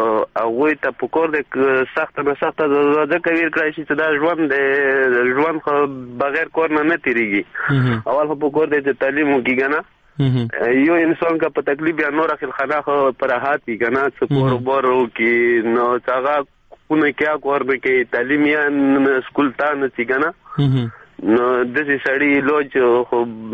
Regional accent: Khyber Pakhtunkhwa, Pakistan; کورمې جام سه

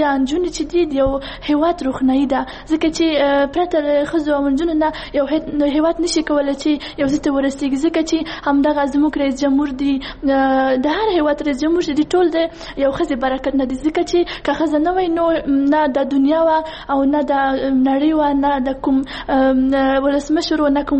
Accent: Kabul, Afghanistan; زه د کابل اوسیدونکی یم.

